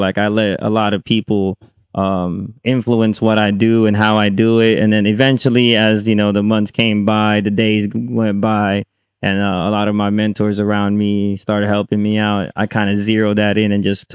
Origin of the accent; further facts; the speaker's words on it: Philippines; also born or lived in San Jose, United States / Stockton, United States; now in San Diego, United States; Born and raised in the Philippines. Touched down here in San Jose, California. Got raised in Stockton, California. Now I reside in Dago, San Diego, California.